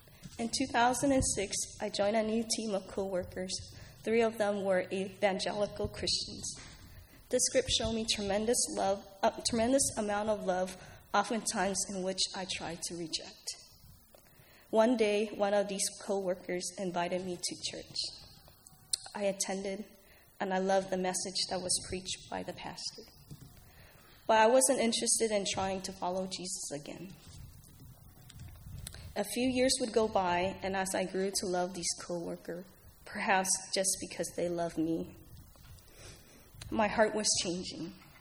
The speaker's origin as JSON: {"language": "English", "town": "Richmond", "region": "Virginia", "country": "United States", "tie": "born or raised there", "said": "Growing up in Richmond, Virginia, born out of wedlock to a young teenage mother, my grandparents watched me while my mother pursued her education."}